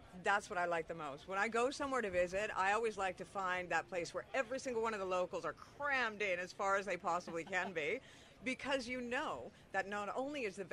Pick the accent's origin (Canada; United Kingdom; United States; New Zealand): Canada; now in Spain; I know I'm from Canada. It does take me 25 hours to get here